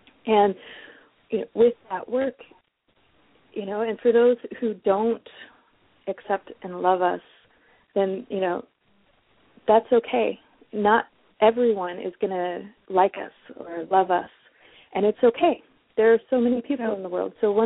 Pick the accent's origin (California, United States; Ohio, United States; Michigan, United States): Michigan, United States; Detroit; I'm originally from Detroit, and Detroit people are often very outspoken